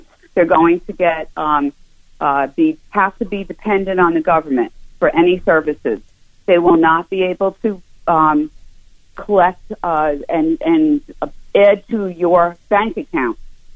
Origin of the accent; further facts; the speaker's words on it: Queens, New York, United States; now in North Carolina, United States; And I am a Queens girl at heart. I live in North Carolina now. I was born and raised in Queens.